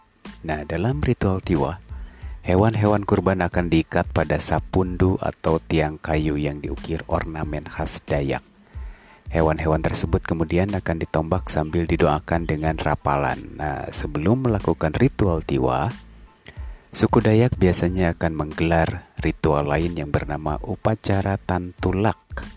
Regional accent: Bandung, West Java, Indonesia; saya bukan orang sana, jadi mohon dimaafkan karena saya orang Sunda. Salam hangat dari saya tentunya buat orang-orang Kalimantan ya, dari Bandung.

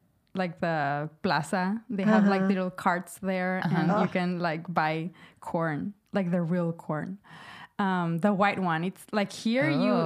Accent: Laredo, Texas, United States; also born or lived in Monterrey, Mexico; So I was born in Mexico, in Monterrey. And my parents got divorced when I was two. My mom and I went to live to Laredo. And then we moved to the U.S. side of the border, Laredo, Texas.

